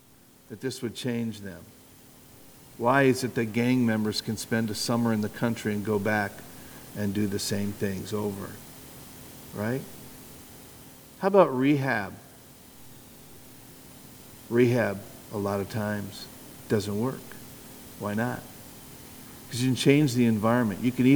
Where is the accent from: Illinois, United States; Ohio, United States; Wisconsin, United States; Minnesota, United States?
Wisconsin, United States; Now, where I grew up in Wisconsin, there were two Boys Clubs camps near us, Camp Whitcomb and Camp Mason.